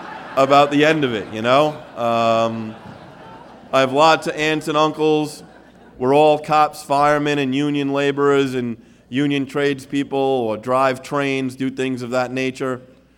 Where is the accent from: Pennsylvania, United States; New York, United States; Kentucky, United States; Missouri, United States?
New York, United States; I grew up in New York.